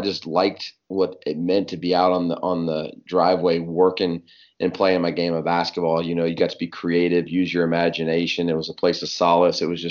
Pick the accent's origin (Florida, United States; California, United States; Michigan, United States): California, United States; I grew up out in California and my dad was a high school coach out there.